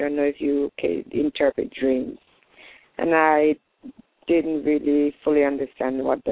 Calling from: Connecticut, United States; I'm calling from Connecticut.

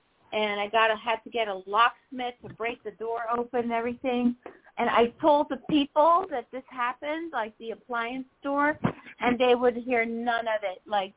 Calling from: New York, United States; From New York.

